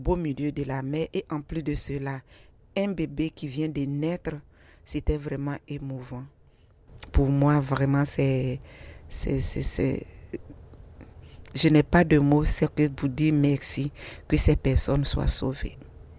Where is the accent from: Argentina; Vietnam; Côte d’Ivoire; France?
Côte d’Ivoire; je suis sage-femme, je viens de la Côte d'Ivoire.